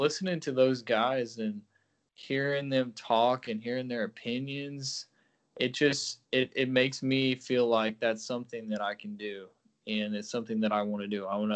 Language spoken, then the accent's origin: English; Conway, Arkansas, United States; I grew up in Conway, Arkansas. It's a town, I wouldn't say small, but it's a decent-sized city. I think we're up to 60,000 or so. But it's about 30 minutes from Little Rock, Arkansas.